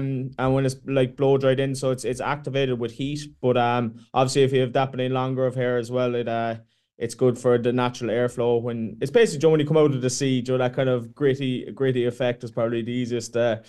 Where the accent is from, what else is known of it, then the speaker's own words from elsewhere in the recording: Glengarriff, Munster, Ireland; I'm from Glengariff in West Cork